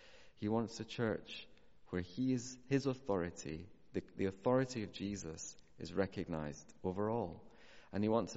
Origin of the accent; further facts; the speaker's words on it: United Kingdom; I think sometimes part of being British, isn't it, that we maybe put on the stiff upper lip